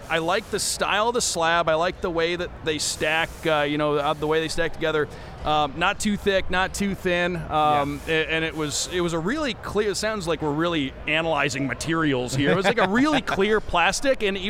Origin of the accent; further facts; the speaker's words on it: Detroit, Michigan, United States; because growing up in Detroit, those were the easy ones to get to.